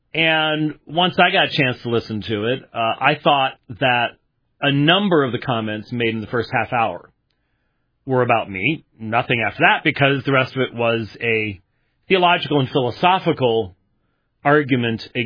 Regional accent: Scotland, United Kingdom; So being the Scotsman that I am, I'm expecting disaster.

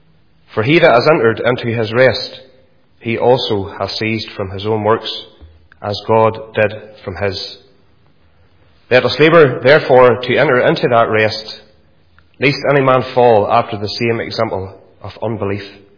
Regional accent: Randallstown, Northern Ireland, United Kingdom; As a young boy, I was brought up in Randallstown Free Presbyterian Church. I went along with my granny and granda for years.

